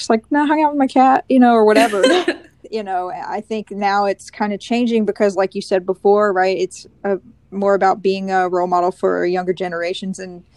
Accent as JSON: {"language": "English", "region": "Southeast", "country": "United States", "said": "and we're both from the Southeast, is it because it was like, you know, you kind of don't want to talk about it there?"}